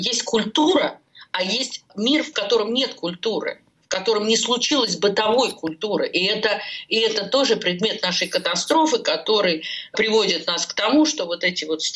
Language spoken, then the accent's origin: Russian; Moscow, Russia; я, девочка, которая росла в Бабушкине там в юности